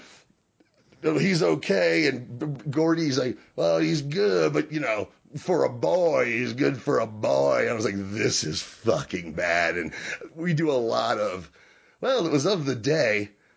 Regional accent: the South, United States; born there; and I was born in the South.

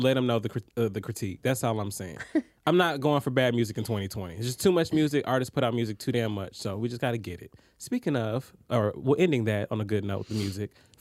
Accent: Atlanta, Georgia, United States; I'm from Atlanta. You know how there's like that old Atlanta like set, like the … all that.

